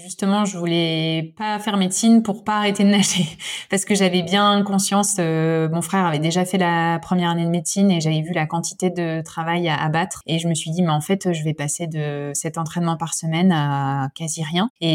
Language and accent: French; northern France, France; comme je te dis, je viens du nord de la France et c'est sûr qu'on était moins tourné là-dessus. Par contre, les plages du nord, je les connais par cœur.